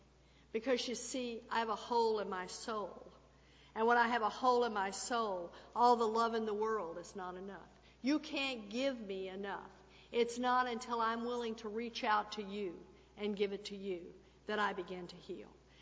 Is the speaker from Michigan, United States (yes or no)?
no; Texas, United States; I was born and raised in Texas, right down where they gave, you know, the Bible Belt, and they gave it an extra pull. That's where I was brought up.